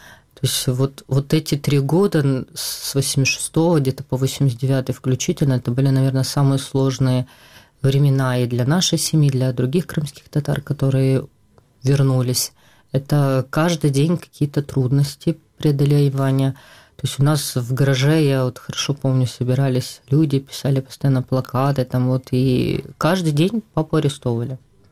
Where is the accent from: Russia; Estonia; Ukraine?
Ukraine; Kherson Oblast; born there; И так получилось, что мы родились в Херсонской области, в общем-то, плюс-минус в украинской культуре.